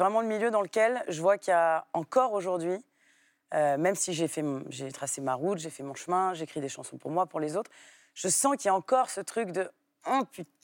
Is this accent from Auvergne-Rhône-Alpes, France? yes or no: no; Paris, Île-de-France, France; also born or lived in Marseille; Petite, quand je suis, quand je suis revenue de Marseille, effectivement, il y a eu quand j'ai recommencé à être scolarisée à Paris